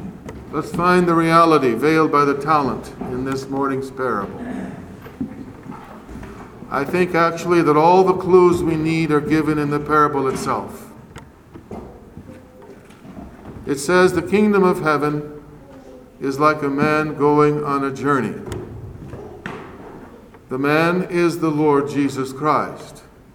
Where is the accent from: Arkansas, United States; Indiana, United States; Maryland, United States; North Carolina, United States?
North Carolina, United States; accent: North Carolina; You can pardon my North Carolina accent.